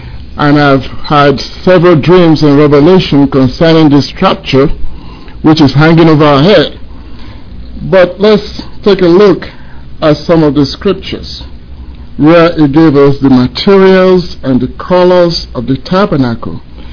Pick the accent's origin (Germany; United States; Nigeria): Nigeria; I like the idea of the tribe, because when we talk, I'm from Nigeria